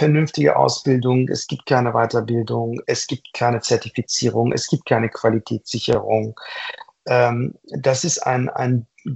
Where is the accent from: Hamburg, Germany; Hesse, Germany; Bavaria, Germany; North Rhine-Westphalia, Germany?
Hamburg, Germany; Also als Hamburger